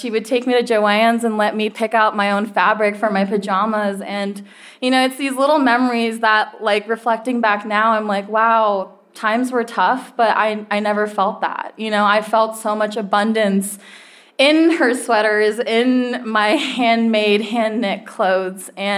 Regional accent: India; within my identity of being Indian, I am North and South Indian. My mom is a Punjabi Sikh, and my dad is a Hindu Tamil from Tamil Nadu.

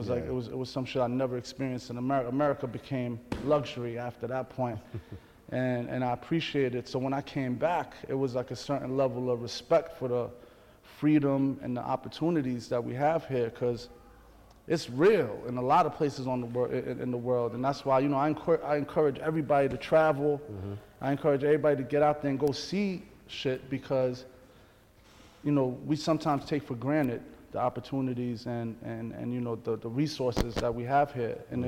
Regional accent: New York City, New York, United States; So I'm from Iran. My parents are from Iran, and I was born in New York City.

